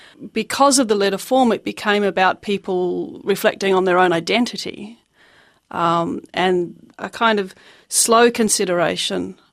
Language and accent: English; Australia; born there; I'm Australian born. I have no ancestral or cultural link to the Holocaust. I have no claim to it. I'm a gay woman living in Australia